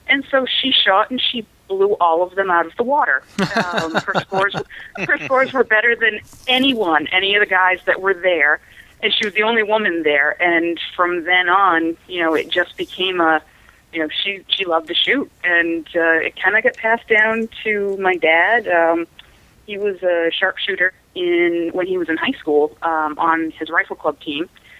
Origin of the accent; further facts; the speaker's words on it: Maine, United States; Well, I was raised here in Maine. I actually live about 10 minutes from where I grew up.